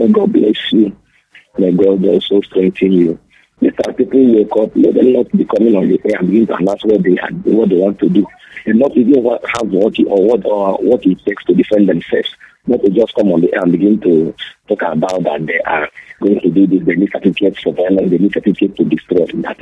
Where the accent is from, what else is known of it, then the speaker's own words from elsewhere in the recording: Anambra, Nigeria; I'm calling from Mugwacha. I'm from Anambra State.